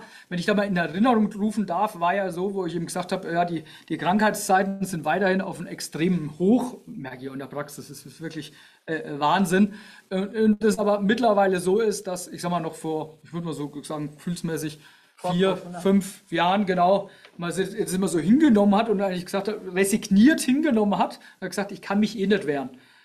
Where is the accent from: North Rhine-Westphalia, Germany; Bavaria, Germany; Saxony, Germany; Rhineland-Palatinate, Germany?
Bavaria, Germany; Würzburg; Ja, ich komme aus Würzburg, keine Ahnung, wo Sie herkommen.